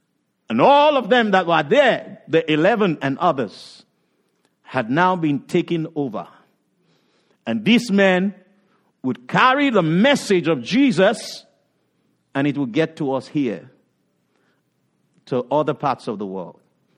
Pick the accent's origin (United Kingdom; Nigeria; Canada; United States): Nigeria; While I was growing up in Nigeria